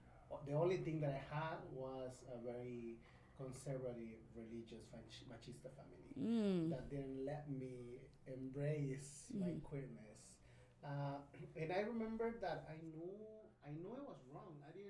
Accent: Acapulco, Guerrero, Mexico; also born or lived in Ensenada; I'm from Acapulco, Guerrero. I was born in Ensenada, and then we moved with my family when I was like 1 or 2 years old to Acapulco. So I always say that I am from Acapulco.

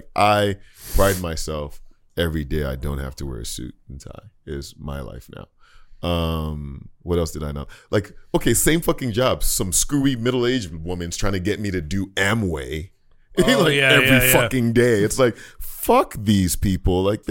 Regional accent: Nigeria; now in United States; I come from Nigeria where like, I never dealt with racism. I come to America where I'm thinking like, oh my God, I'm excited.

